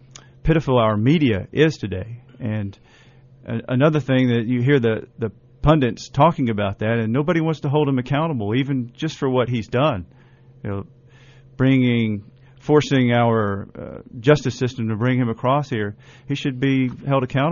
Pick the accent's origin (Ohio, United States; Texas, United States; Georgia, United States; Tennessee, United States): Tennessee, United States; Knoxville; I'm from Knoxville, Tennessee.